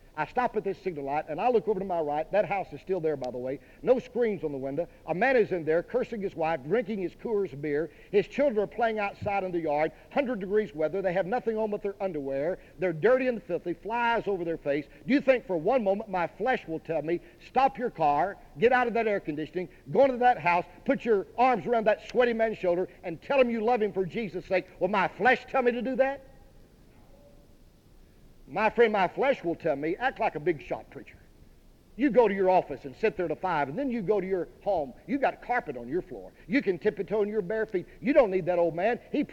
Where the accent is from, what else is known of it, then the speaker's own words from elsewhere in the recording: Texas, United States; Now, where I was raised in Texas, they don't say tired. They say tarred.